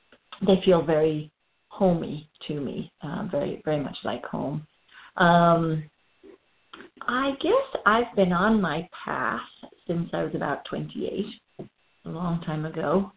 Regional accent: Ireland; also born or lived in Canary Islands, Spain; I am from Ireland. I've lived in Ireland most of my life, although I've been a bit of a wanderer my whole life.

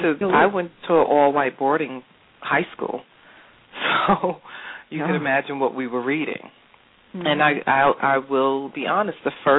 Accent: Brooklyn, New York, United States; also born or lived in Crown Heights; I am, born and bred, and I still live here in Brooklyn. I've lived in 3 neighborhoods. I grew up in Crown Heights. At the age of 18, my family moved to East New York.

